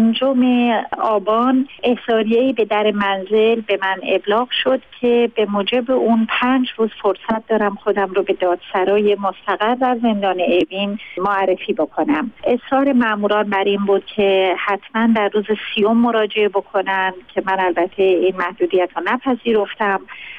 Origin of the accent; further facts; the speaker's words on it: Iran; هر دوی ما ایرانی هستیم